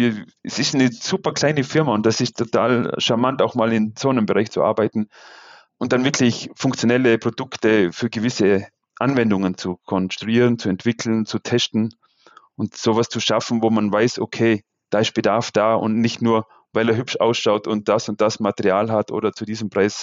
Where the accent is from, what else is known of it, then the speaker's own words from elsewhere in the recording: Austria; Ich komme sozusagen aus den Bergen von Österreich und ich fühle mich da wohl.